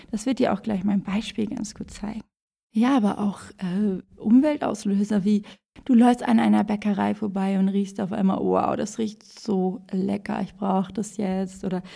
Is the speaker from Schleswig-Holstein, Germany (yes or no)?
yes; Fehmarn, Schleswig-Holstein, Germany; Ich war in meiner Heimat, auf der wunderschönen Insel Fehmarn